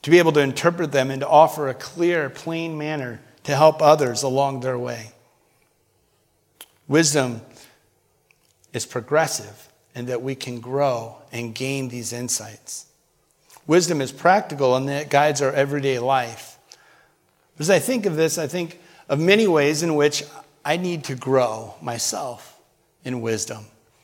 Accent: New Jersey, United States; For example, we're from South Jersey and it's Philadelphia area

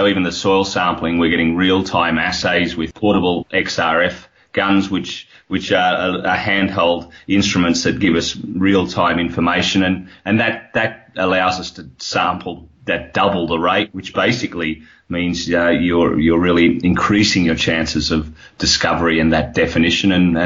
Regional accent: Australia; accent: Australian; You can hear my accent. It's Australian.

